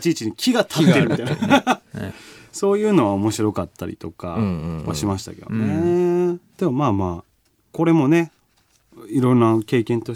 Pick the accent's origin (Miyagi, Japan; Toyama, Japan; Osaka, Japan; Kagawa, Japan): Osaka, Japan; よく、まあ、大阪出身なんで、